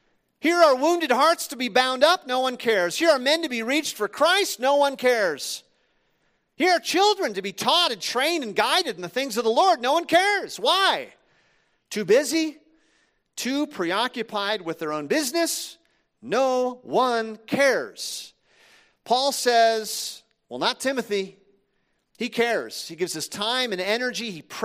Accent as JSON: {"language": "English", "region": "Minnesota", "country": "United States", "said": "I'm from Minnesota, but I've spent the majority of my life now at this church. And I came here as a college student"}